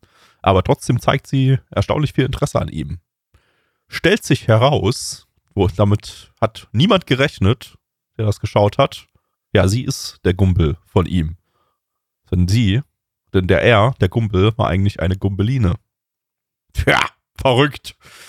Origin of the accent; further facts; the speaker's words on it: East Germany, Germany; ich bin ja in Ostdeutschland aufgewachsen